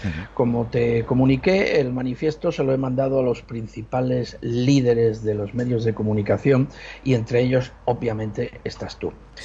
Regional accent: Spain; cada vez somos más los españoles que estamos hartos de este gobierno felón.

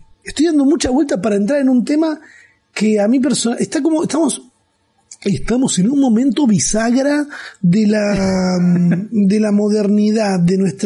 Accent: Argentina

